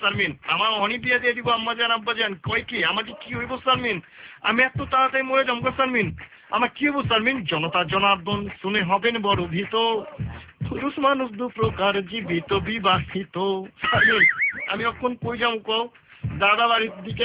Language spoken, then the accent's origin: Bangla; Dhaka, Dhaka Division, Bangladesh; আমরাও ঢাকাইয়া